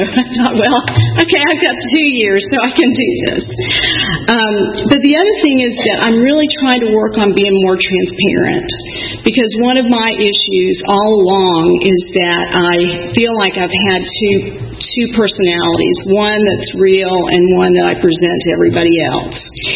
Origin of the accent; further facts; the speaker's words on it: Sandy Springs, Georgia, United States; So I'll start out by saying I grew up in Atlanta. I'm from here. I grew up in Sandy Springs. I went to high school at North Springs High School.